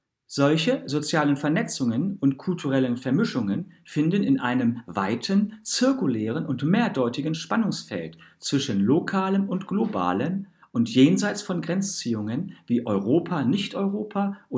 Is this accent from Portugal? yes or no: yes; Porto, Norte, Portugal; also born or lived in Lisbon / Paris; Ich bin beispielsweise in Lisboa geboren und in Porto aufgewachsen.